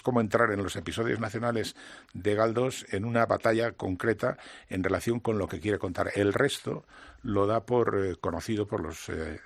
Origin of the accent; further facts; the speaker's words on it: Valderredible, Cantabria, Spain; soy cántabro, de Valderredible, el Valle del Ebro.